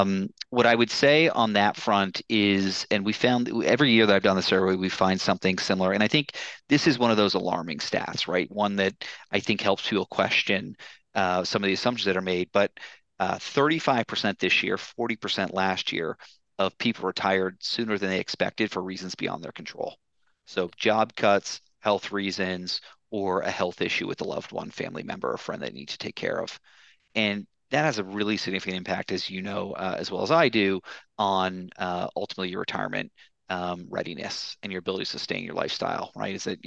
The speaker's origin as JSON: {"language": "English", "town": "Toronto", "region": "Ontario", "country": "Canada", "tie": "born or raised there", "also_born_or_lived": "Boston", "moved": "yes", "lives_now": "Charlotte, United States", "said": "I live in Charlotte now, and came to Charlotte through Boston. Before that, I grew up in the Toronto area."}